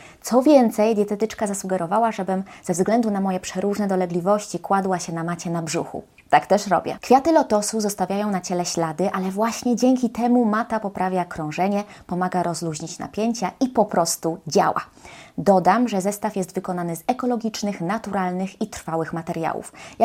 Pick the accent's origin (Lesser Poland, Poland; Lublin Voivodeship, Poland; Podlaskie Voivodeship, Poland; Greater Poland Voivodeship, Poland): Lublin Voivodeship, Poland; pochodzę z Lubelszczyzny i tam OM w wygłosie wymawia się jako OU. Kiedy zdałam sobie sprawę z tego, że nie wymawiam wygłosowego OM wzorcowo, zdecydowałam, że nad tym popracuję.